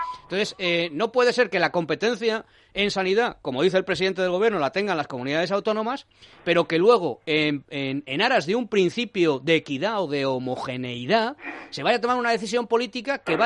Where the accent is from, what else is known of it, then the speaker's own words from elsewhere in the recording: Madrid, Community of Madrid, Spain; yo soy madrileño, nací en Madrid